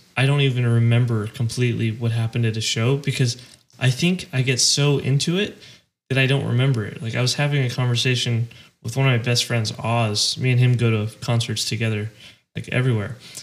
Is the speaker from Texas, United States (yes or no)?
yes; Texas, United States; it's my home state, and I had so many friends. I had family there